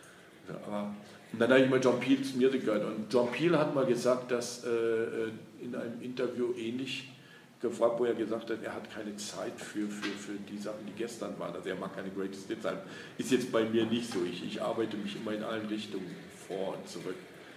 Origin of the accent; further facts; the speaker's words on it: North Rhine-Westphalia, Germany; ich komme aus Nordrhein-Westfalen und da waren die Engländer stationiert.